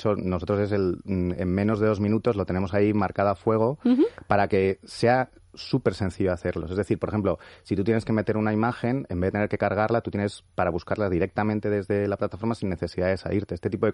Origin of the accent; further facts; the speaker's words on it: León, Castile and León, Spain; now in Madrid, Spain; estamos entre León y Madrid, porque yo soy leonés